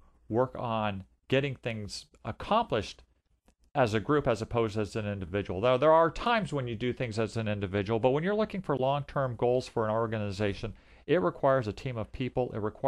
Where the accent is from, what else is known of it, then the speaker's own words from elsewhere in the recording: San Jose, California, United States; I grew up in San Jose, California.